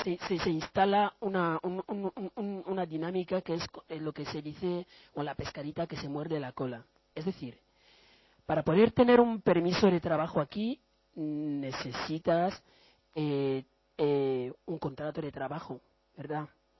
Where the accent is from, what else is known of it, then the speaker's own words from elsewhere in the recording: Equatorial Guinea; Soy de Guinea Ecuatorial